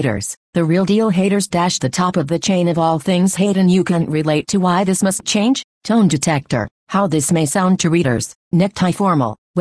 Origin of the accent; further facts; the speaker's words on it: San Bernardino, California, United States; since I have been back into my hometown of San Bernardino since July of 2017